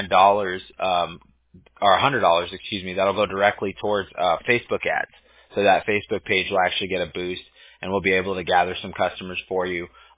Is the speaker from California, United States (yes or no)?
yes; Huntington Beach, California, United States; I grew up in Huntington Beach, so we used to call everybody bro as like a term of endearment.